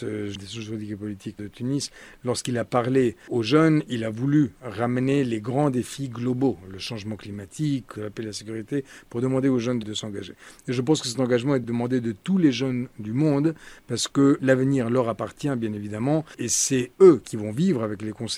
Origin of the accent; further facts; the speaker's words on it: Spain; Moi-même, je suis espagnol, je me souviens comment peu d'années après cette transition démocratique